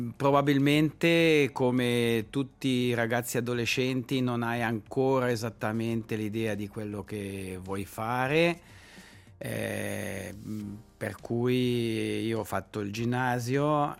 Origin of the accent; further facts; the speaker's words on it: Brissago, Ticino, Switzerland; Invece il Brissac, a un certo punto l'uva di Brissago voleva rappresentare il mio paese, il mio comune.